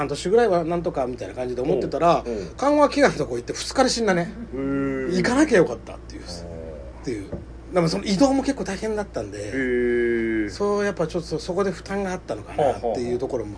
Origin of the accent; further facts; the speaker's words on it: Mie, Japan; 要はまあ地元は静岡じゃなくて三重なんですよ